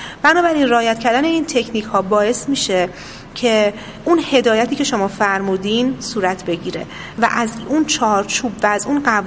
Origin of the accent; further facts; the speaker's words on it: Iran; من به عنوان یک ایرانی ترجیح میدم این باور رو داشته باشم